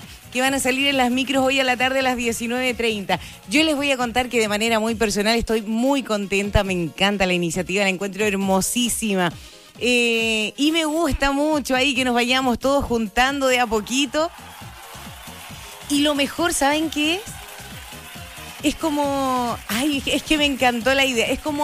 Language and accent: Spanish; Chile; Y porque somos chilenos y nos ayudamos entre todos.